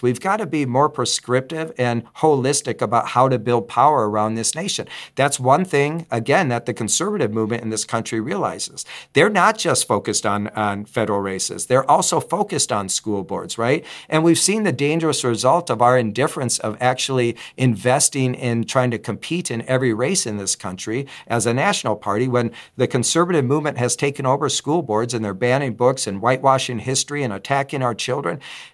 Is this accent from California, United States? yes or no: no; Minnesota, United States; because I'm from Minnesota